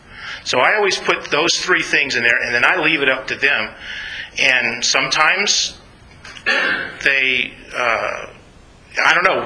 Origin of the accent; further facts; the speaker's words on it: the South, United States; And I'll go with Southern Baptist because I grew up in the South.